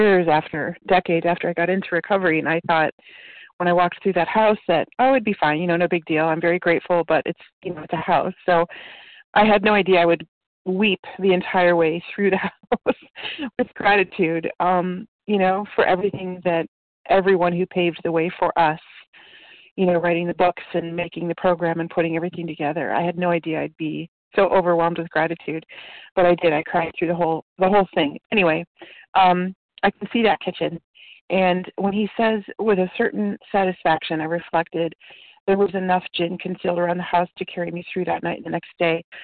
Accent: Akron, Ohio, United States; but I'm actually from Akron, Ohio

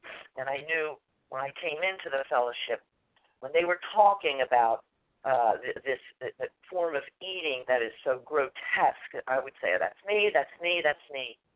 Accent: Philadelphia, Pennsylvania, United States; from Philadelphia, a compulsive overeater.

